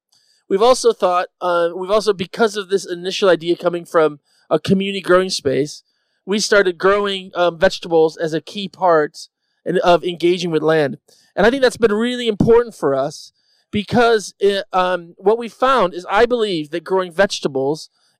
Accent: United States; Anyway, they in a very nice way, Britishly, said no, but because I'm American, I didn't hear it.

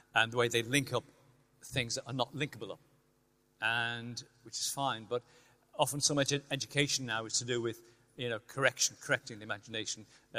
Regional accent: Liverpool, North West England, United Kingdom; I always remember growing up in Liverpool

